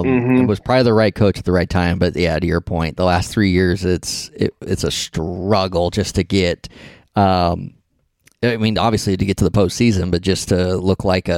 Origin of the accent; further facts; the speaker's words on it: San Diego, California, United States; I'm a Chargers fan, but I grew up in San Diego.